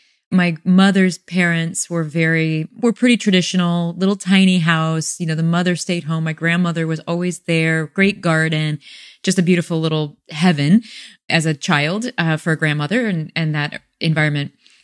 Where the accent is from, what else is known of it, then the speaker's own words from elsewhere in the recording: Peoria, Illinois, United States; I grew up in Peoria, Illinois. So no central way. Illinois.